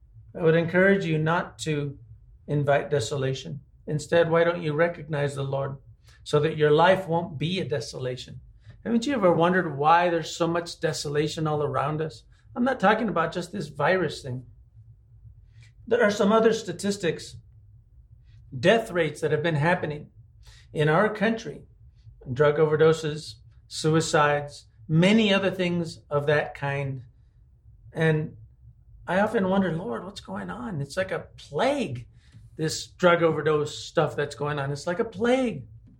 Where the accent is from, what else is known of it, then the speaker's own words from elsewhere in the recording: New Mexico, United States; I grew up in New Mexico. There are no palm trees here.